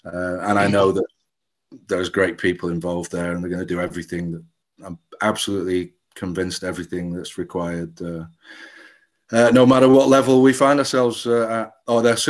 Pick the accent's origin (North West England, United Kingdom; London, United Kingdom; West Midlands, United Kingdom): North West England, United Kingdom; Manchester; moved away as an adult; now in Cornwall, United Kingdom; I was born in Manchester and I grew up there. And when I was 19, we moved down to Cornwall, which is where my father's from.